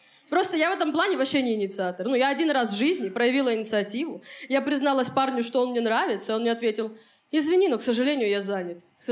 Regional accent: Khabarovsk, Khabarovsk Krai, Russia; now in Moscow, Russia; Я из Хабаровска, вот сейчас живу в Москве

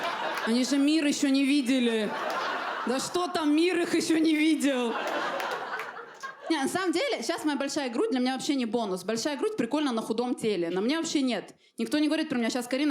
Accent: Armenia; сложновато худеть, когда ты армянка, потому что у нас на родине никто низкокалорийные продукты не уважает.

